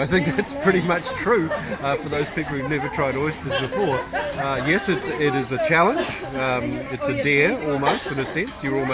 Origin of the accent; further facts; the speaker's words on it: New Zealand; I come from New Zealand, where bluff oysters are a real speciality.